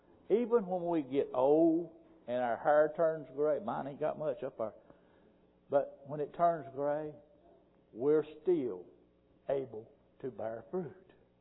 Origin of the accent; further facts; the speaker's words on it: Pumpkin Center, North Carolina, United States; I was raised in Pumpkin Center, North Carolina, down there in all the farm country.